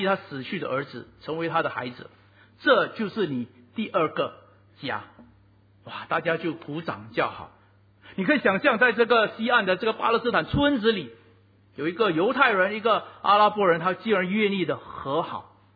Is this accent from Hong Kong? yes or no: no; Singapore; 但是我们新加坡人就这样，人告诉我们要做我们就做